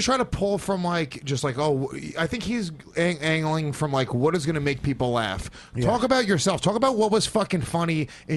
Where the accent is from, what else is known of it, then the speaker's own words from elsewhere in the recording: New York, United States; because I grew up in Rockland County